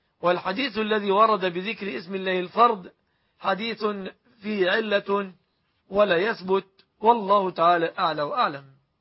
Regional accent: Egypt; أن يحفظ بلادنا مصر

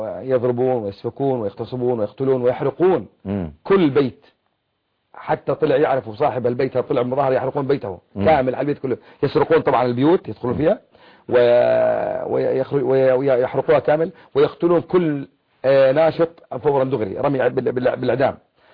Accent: Quneitra Governorate, Syria; وانا ابن الجولان

